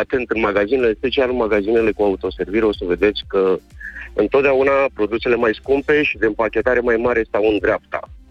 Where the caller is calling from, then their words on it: Craiova, Dolj, Romania; sunt din Craiova.